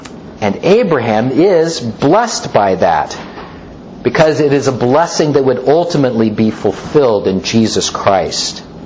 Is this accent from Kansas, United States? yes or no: yes; Topeka, Kansas, United States; When I was in fourth grade, the President of the United States came to my hometown, Topeka, Kansas.